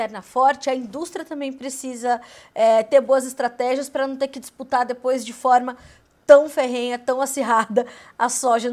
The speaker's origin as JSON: {"language": "Portuguese", "town": "Mogi Guaçu", "region": "São Paulo", "country": "Brazil", "tie": "born or raised there", "said": "eu nasci em São Paulo, capital, mas me criei em Mogi Guaçu, também no interior do estado."}